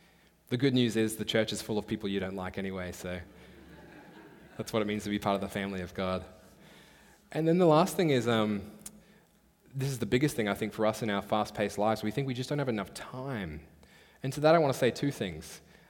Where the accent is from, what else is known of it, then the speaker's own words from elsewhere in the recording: Australia; I feel this so much as an Australian, we just want to be liked by people.